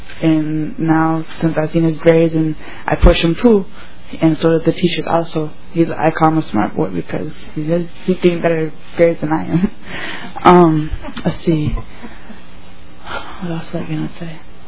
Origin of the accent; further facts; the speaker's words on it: Texas, United States; moved away; I'm from Texas. I went to a private school in there. And then I came up here a few years ago, went to a public school, St. Louis Park High School